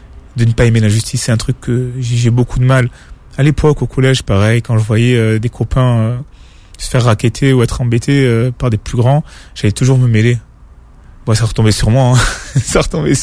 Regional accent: France; J'ai dit, écoutez, je suis né ici, je suis français.

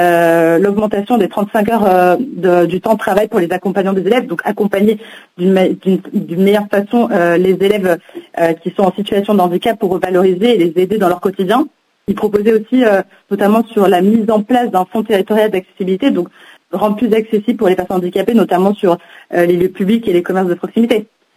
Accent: Lormont, Nouvelle-Aquitaine, France; quand on vient de Lormont, c'est pas facile parfois de trouver un job ou trouver un stage ou être bien orienté.

